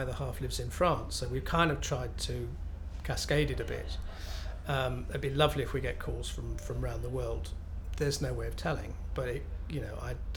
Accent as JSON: {"language": "English", "town": "Nottingham", "region": "East Midlands", "country": "United Kingdom", "said": "I'm 55 and I come from Nottingham."}